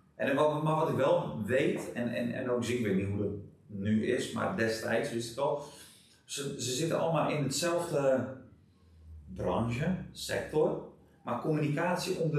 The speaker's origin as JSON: {"language": "Dutch", "country": "Netherlands"}